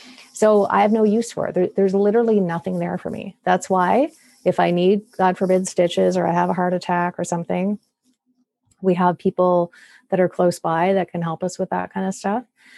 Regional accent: Canada; accent: Canadian; I'm in Canada, as you're probably hearing from my accent, and we have socialized healthcare here.

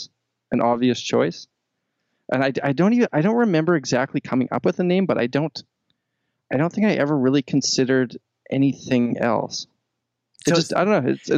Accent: Winnipeg, Manitoba, Canada; growing up in Winnipeg

